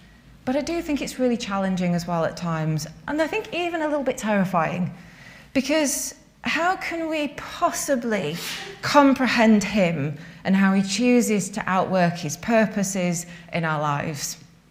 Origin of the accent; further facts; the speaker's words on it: Leeds, Yorkshire and the Humber, United Kingdom; I'm from Leeds, and I'm on the leadership at Swarcliffe Baptist Church on the council estate where I grew up.